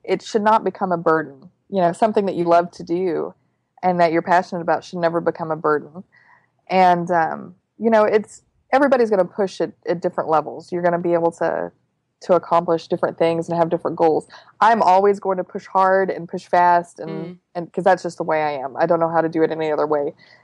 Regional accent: Texas, United States; I was from Texas. In Texas, it's like being a football coach.

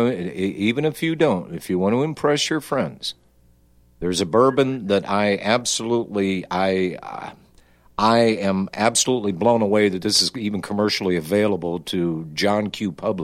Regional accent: United States; I am an American. I live here in the sovereign state of Texas. This is my damn country.

